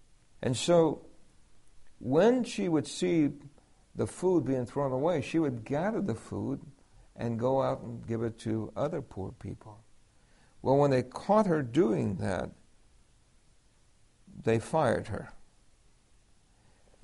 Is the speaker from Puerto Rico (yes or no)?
yes; El Fanguito, Puerto Rico; born there; I said, I was born in Puerto Rico. And he said, where? And I said, El Fanguito.